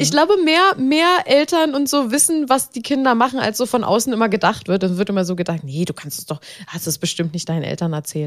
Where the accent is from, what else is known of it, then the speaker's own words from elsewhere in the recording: Berlin, Germany; Ich bin Berlinerin